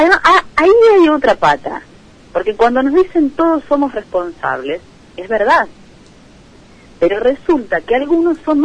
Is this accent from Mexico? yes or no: no; Argentina; lo que tenemos como argentinos es un problema moral.